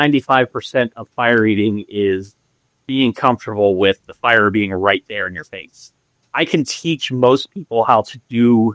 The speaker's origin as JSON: {"language": "English", "town": "Cincinnati", "region": "Ohio", "country": "United States", "tie": "born or raised there", "said": "I had heard about it because I grew up in the Cincinnati area."}